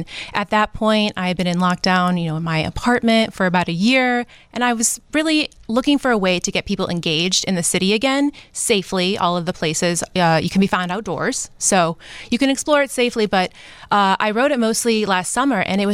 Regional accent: Cleveland, Ohio, United States; moved away as an adult; now in Chicago, United States; I think it was maybe growing up in Cleveland. So I'm not a Chicago native.

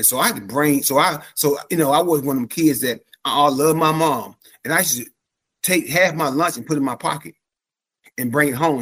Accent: Atlanta, Georgia, United States; I was raised in Atlanta, Georgia.

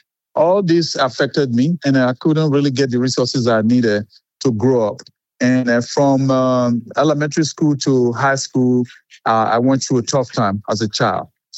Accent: Nigeria; the problems that affected me as a child growing up in Nigeria.

